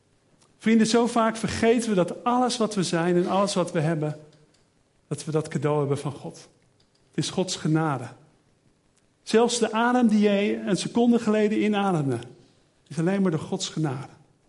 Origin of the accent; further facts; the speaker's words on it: Netherlands; Daar zijn we Nederlanders goed in, om dat woord goed uit te spreken.